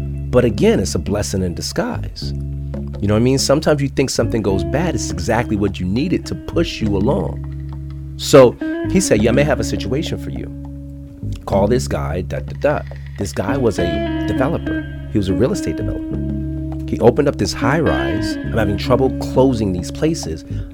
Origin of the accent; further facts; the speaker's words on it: Stamford, Connecticut, United States; born there; I was born in Stamford, Connecticut.